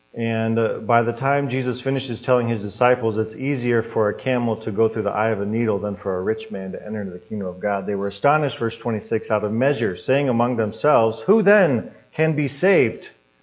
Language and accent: English; Midwest, United States; I'm an American, I'm a Midwesterner. I don't always open up to strangers, believe it or not.